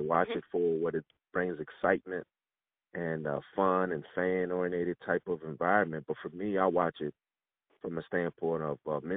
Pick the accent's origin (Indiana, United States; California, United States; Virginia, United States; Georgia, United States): Virginia, United States; Well, because of so much history, you know, there we didn't come from a metropolitan city such as Washington, D.C., so a lot of our heroes were guys